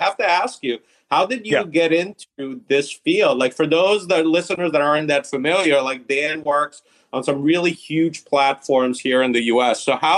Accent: Italy; now in Boston, United States; I'm based in Boston and we've had a resurgence, but my roots are my U.S. roots. I grew up in Italy, but I have family on Long Island.

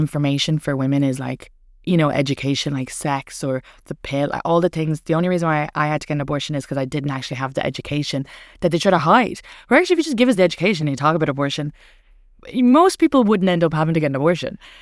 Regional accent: Ireland; moved away as an adult; now in United States; And I grew up in Ireland where we didn't have it as an option. I moved to the more progressive country, I thought.

